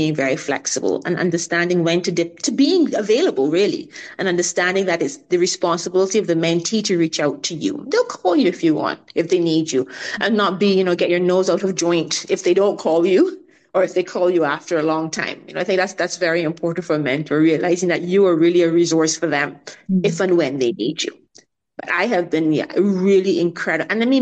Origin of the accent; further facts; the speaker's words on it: Barbados; I've spoken about family. I've spoken about growing up in Barbados.